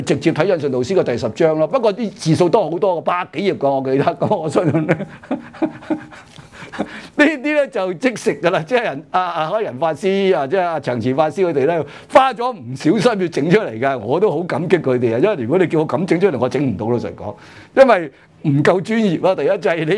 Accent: China; 因為佢我哋中國人裏邊講禪宗咧，就兩係最出位噶嘛，最出名噶嘛

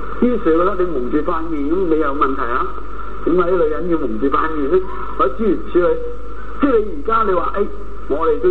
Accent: China; 因為我們中國人都沒有社會福利

